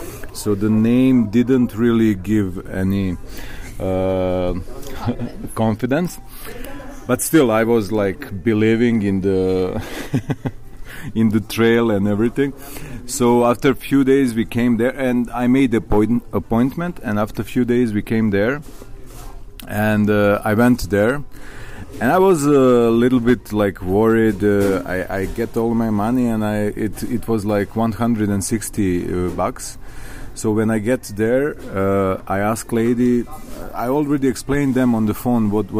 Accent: Belgrade, Serbia; I'm from Belgrade, Serbia.

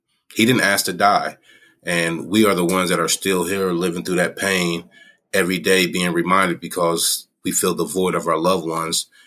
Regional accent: Springfield, Ohio, United States; also born or lived in Dayton; I'm from Dayton, Ohio. I'm a black man in this country. Proud father and still a proud son. Grew up in Springfield, Ohio, to my mother

